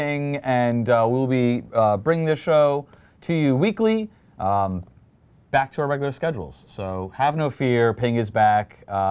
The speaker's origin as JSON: {"language": "English", "region": "East Coast", "country": "United States", "said": "I've been a lifelong fan of the Denver Broncos, even though I'm from the East Coast."}